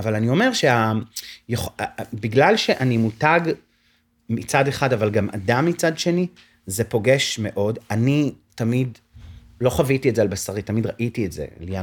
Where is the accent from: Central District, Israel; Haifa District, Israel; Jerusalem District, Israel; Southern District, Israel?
Haifa District, Israel; Tirat Carmel; אני גדלתי בטירת הכרמל, פריפריה, קטנה וחמודה ליד חיפה